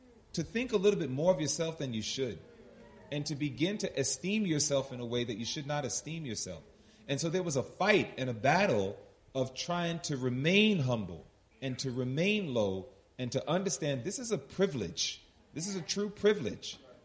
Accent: Queens, New York, United States; I'm from Hollis, Queens, New York.

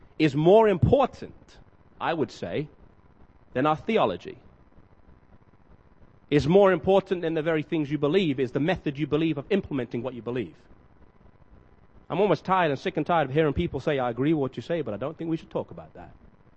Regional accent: England, United Kingdom; I remember when I was in high school growing up in England

